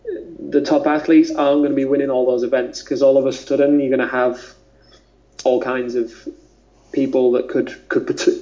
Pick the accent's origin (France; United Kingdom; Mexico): United Kingdom; we'll always complain because we're British.